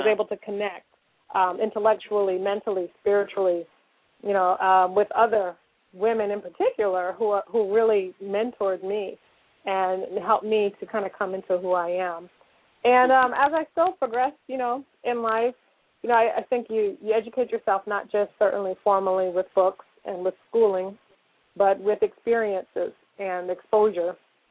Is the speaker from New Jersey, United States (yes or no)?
yes; Newark, New Jersey, United States; Okay. Well, I grew up in Newark, New Jersey.